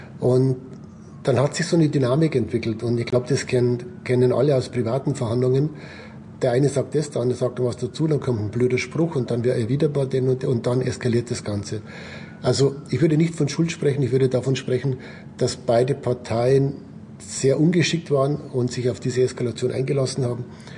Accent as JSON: {"language": "German", "country": "Switzerland", "said": "Ich bin ja Schweizer und habe das natürlich auch hautnah miterlebt."}